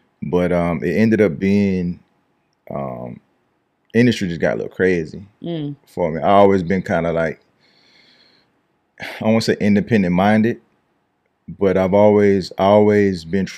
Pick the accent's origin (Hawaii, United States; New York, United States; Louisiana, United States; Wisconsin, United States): Louisiana, United States; I'm Louisiana. I'm a Louisiana native.